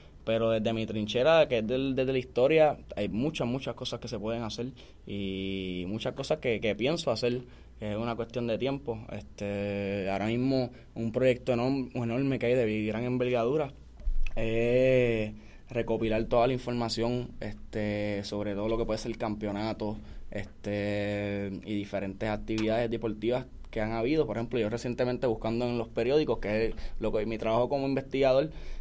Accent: Puerto Rico; como pueblo, como puertorriqueños y puertorriqueñas, los apoyemos.

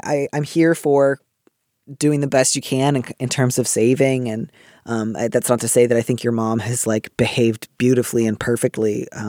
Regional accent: Midwest, United States; And that's what I associate with WASPiness. I don't know. I grew up in the Midwest.

